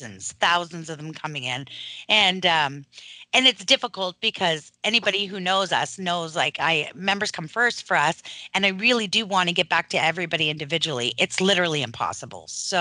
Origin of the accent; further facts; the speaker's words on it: Ottawa, Ontario, Canada; welcoming the Canadian gun community to my hometown, which is the nation's capital.